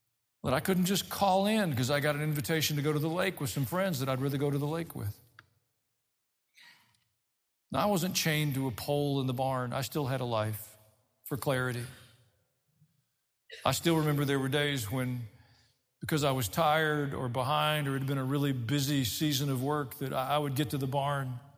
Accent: Tennessee, United States; I grew up in Middle Tennessee. Most of you know that. My dad was a veterinarian. Pretty normal.

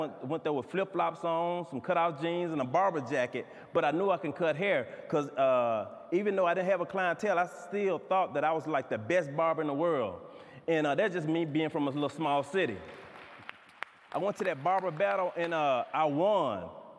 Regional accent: Mississippi, United States; I'm originally from Mississippi.

